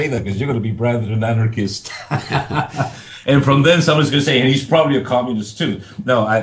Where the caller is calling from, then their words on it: Argentina; I'm speaking from Argentina. I think your listeners know this and your viewers know this, but I just thought it's a good idea to remind.